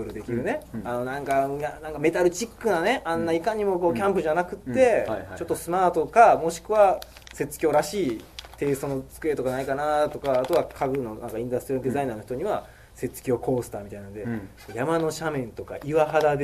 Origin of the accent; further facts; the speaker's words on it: Takatsuki, Osaka, Japan; 自分がまあ高槻生まれ高槻育ちっていうこともあるし、